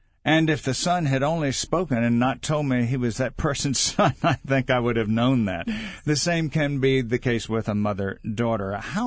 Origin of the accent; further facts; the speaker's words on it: Mississippi, United States; I grew up in South Mississippi, and even when I go back to Mississippi, yes, I will hear much of the dialogue that I grew up